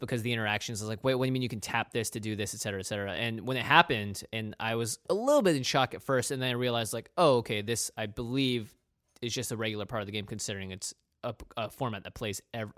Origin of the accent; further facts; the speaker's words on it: Pacific Northwest, United States; We grew up in the Pacific Northwest.